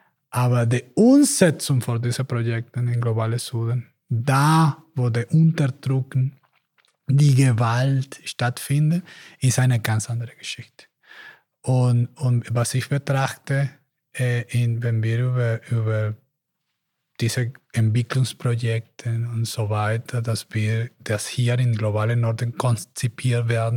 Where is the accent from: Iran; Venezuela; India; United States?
Venezuela; German is a second language; aber ich komme aus Venezuela und für mich dieser strukturelle Rassismus sehr, sehr wichtig ist.